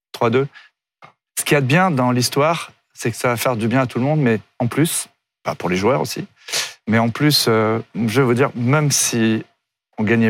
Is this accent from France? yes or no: yes; Brittany, France; je suis un marin, je suis un breton